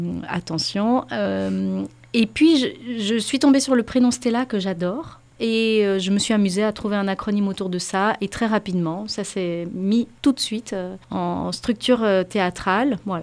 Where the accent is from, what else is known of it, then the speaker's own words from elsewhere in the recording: Belgium; J'ai fait une licence en communication à Bruxelles, parce que je suis belge, et...